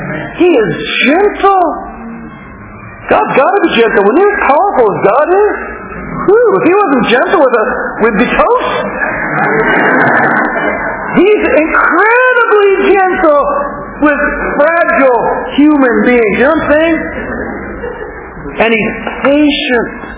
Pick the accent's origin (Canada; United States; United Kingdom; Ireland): Canada; It's one of the sad things about being a Canadian, you know, we got pancakes, maple syrup